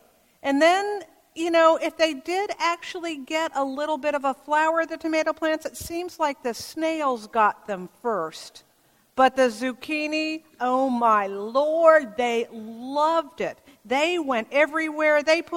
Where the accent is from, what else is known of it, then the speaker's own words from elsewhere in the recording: California, United States; You know, I grew up over in the East Bay, and our garden, really our yard, was one we would call nicely of native plants and volunteers.